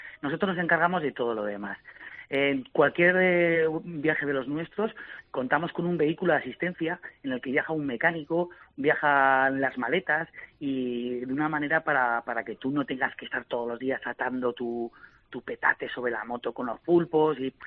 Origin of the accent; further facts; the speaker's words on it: Zaragoza, Aragon, Spain; moved away as an adult; now in Benicàssim, Spain; soy de Zaragoza, pero afincado aquí en Benicàssim desde hace 15 años.